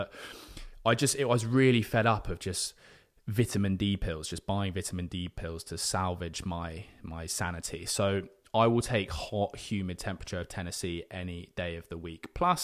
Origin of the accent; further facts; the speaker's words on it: United Kingdom; the nice old lady next to me hears my accent, especially because I'm British.